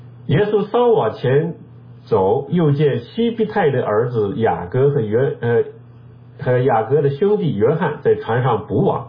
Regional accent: China; 因为我们中国人对道这个字呢有它非常深刻的含义在里面

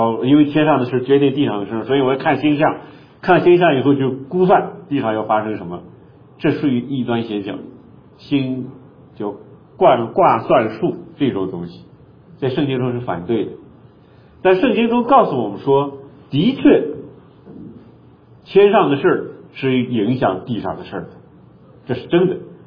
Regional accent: China; 我们中国人结婚的时候写的最多的春联是什么？

